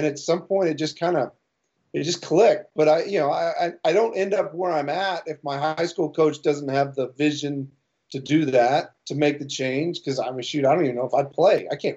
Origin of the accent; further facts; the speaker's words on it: Burns, United States; So growing up in Burns, I mean, you play everything, right?